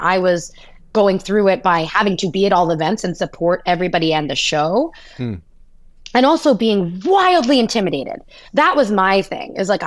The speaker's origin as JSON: {"language": "English", "country": "Haiti", "first_language": "French", "second_language": "English", "said": "It also helps that I am Haitian, so French was my first language."}